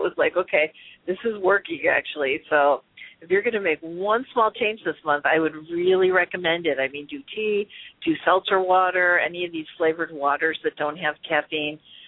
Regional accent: Chicago, Illinois, United States; Growing up in the Midwest in Chicago, first of all, we didn't call it diet soda. We called it pop.

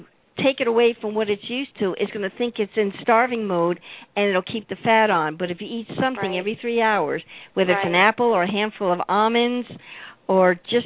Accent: Houston, Texas, United States; also born or lived in Dallas; I'm from Houston and Dallas. And I've been in Austin, Whole Foods.

